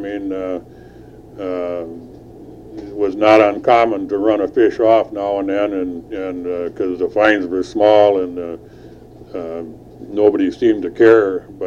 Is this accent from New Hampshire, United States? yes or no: no; Neenah, Wisconsin, United States; now in Pine River, United States; I was born in Nina in 1940. I lived there until about 95, 96, and then I moved to Pine River, Wisconsin.